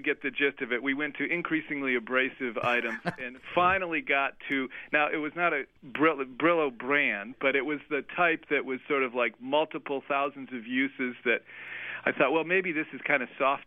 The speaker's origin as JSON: {"language": "English", "town": "Charlotte", "region": "North Carolina", "country": "United States", "said": "I'm from Charlotte, North Carolina."}